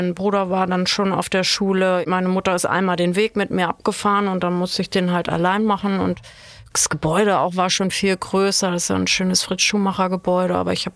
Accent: Norderstedt, Schleswig-Holstein, Germany; also born or lived in Hamburg; Ich bin in Hamburg geboren, weil Norderstedt kein Krankenhaus hat.

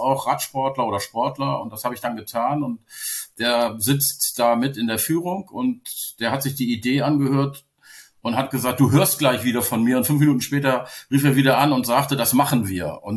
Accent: Bremen, Germany; now in Berlin, Germany; also ich bin auch Norddeutscher, bin Bremer, lebe aber seit vielen, vielen Jahren in Berlin

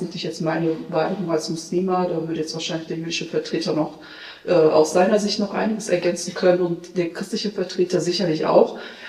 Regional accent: Rhineland, Germany; weil ich bin im Rheinland aufgewachsen, ich habe in Köln studiert

